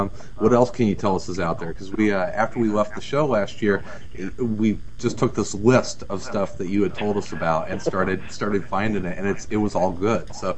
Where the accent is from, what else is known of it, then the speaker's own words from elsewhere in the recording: St. Louis, Missouri, United States; Of course, I'm from St. Louis originally, and so it was nice that a lot of the story took place in St. Louis